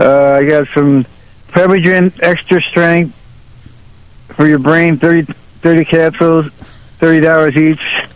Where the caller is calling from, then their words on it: Cohocton, New York, United States; I'm calling from Cohocton up by the windmills.